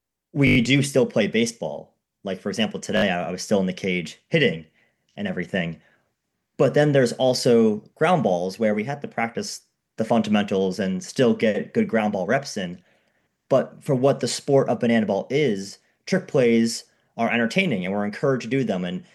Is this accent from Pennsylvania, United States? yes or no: no; Boston, Massachusetts, United States; and I'm from the Boston area